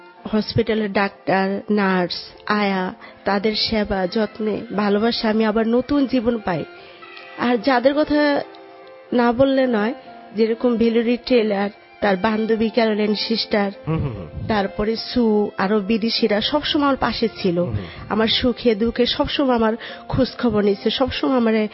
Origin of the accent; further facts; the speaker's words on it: Dhaka, Dhaka Division, Bangladesh; born there; আমি ঢাকা।